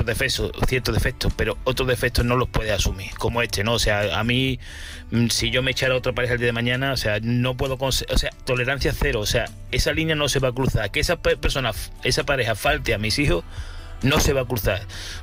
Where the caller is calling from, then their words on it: Seville, Andalusia, Spain; De aquí desde Sevilla, ¿vale?